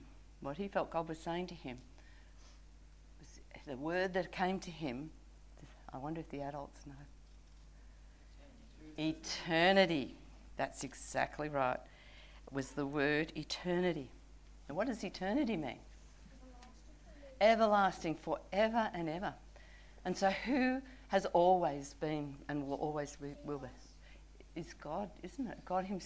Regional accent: Sydney, New South Wales, Australia; I grew up in Sydney.

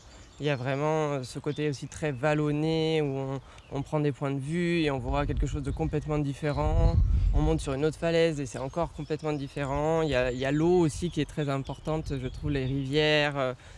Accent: Bordeaux, Nouvelle-Aquitaine, France; De Bordeaux.

